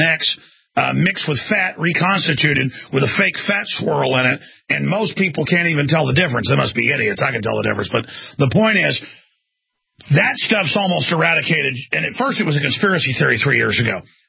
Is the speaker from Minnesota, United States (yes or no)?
no; Texas, United States; growing up in Texas, I mean, you could drive 2 hours, especially back then, without ever seeing a gas station.